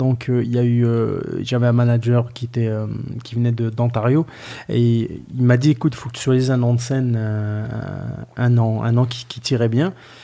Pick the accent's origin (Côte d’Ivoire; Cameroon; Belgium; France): France; Grand Est; Mais moi, je suis natif de la Lorraine. Ça veut dire que c'est juste à côté. C'est une région de la France qui est juste à côté.